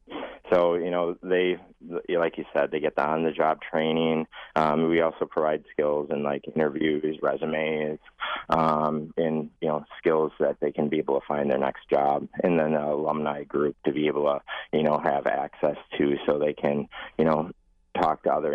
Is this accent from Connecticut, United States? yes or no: no; Wisconsin, United States; I went to the Pearl State Park, which was near my hometown, and knew they had a Wisconsin Conservation Corps program.